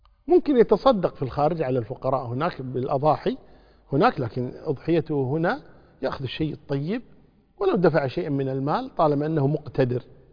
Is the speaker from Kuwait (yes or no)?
yes; Kuwait; يعني عندنا في الكويت، أنا ما أدري عن خارج البلد